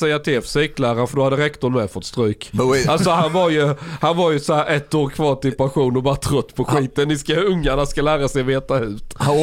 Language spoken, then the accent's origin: Swedish; Osby, Skåne, Sweden; Nej, jag växte upp i Osby.